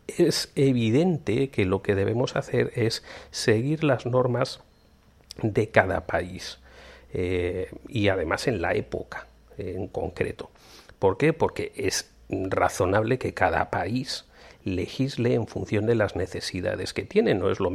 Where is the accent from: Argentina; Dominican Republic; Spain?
Spain; moved away; Yo a día de hoy ya lo desconozco, aún siendo español, la verdad es que hace 15 años que no voy para allá